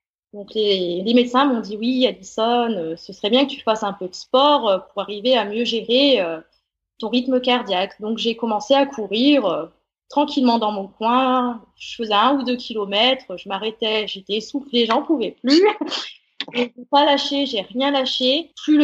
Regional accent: Auvergne-Rhône-Alpes, France; je viens de la Loire, je m'entraîne sur le terrain ligérien et j'ai réussi

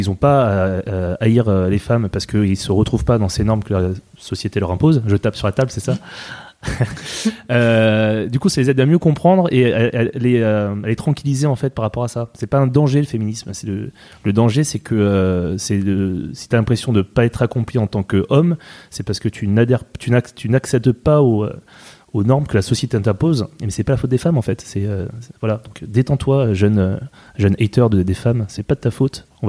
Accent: Île-de-France, France; born there; Alors que je suis né dans le 92

